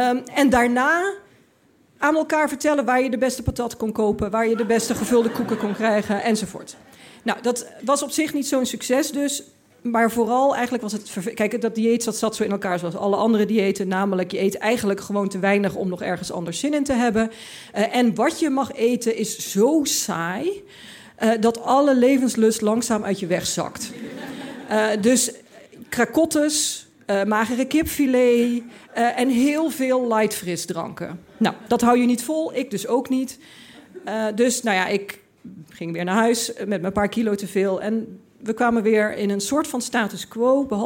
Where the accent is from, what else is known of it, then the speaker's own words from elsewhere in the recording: Limburg, Netherlands; En ik kwam uit Limburg, ik had dat allemaal niet meegemaakt.